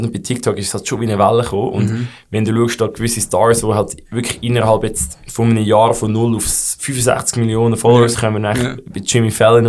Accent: Switzerland; Vielleicht sind wir Schweizer

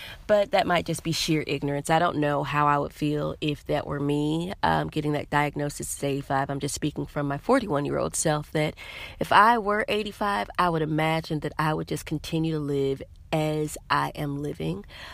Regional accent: Wisconsin, United States; also born or lived in Tennessee; I grew up with my mother's mother after my parents got divorced in 88. We moved from Tennessee to Wisconsin, and my mother's parents, we lived with them for about 2 years

